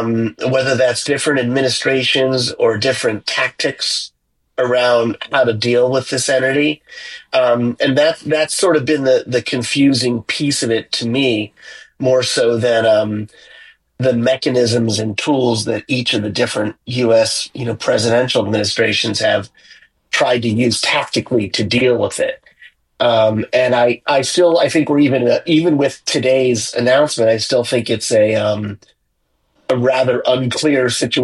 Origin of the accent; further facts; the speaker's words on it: United States; And I think, you know, as an American, I think our law, our legislation is even further behind